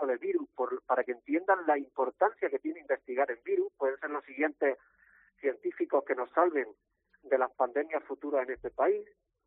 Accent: Spain; moved away; pero yo soy español. Me formé en mi país

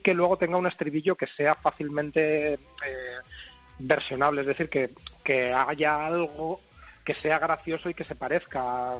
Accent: Calatayud, Aragon, Spain; Yo vivo en Calatayud, en la provincia de Zaragoza, y he nacido aquí, vivo desde siempre aquí

